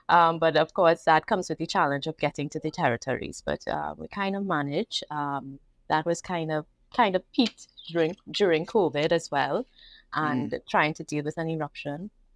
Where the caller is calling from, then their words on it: Trinidad & Tobago; I'm joining you from Trinidad.